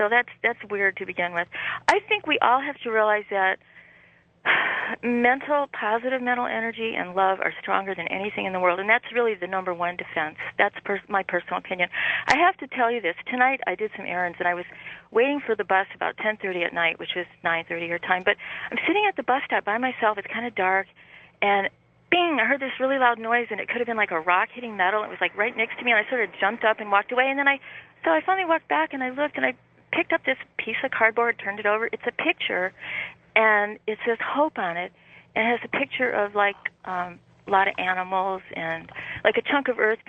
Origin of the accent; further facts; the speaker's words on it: Royal Oak, Michigan, United States; I talked to you in July, and I'm from Royal Oak.